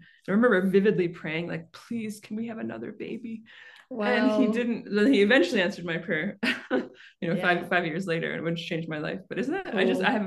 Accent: Western Canada, Canada; I'm Canadian, so born in Canada, so Western Canada. I always say where I'm from, it's so cold in the winter that you have to plug your car in because the oil will freeze.

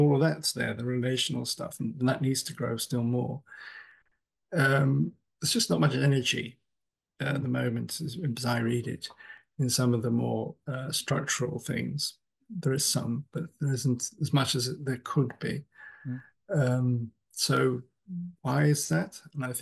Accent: England, United Kingdom; And then as an English person, it is so cool to do stuff that is both church and state.

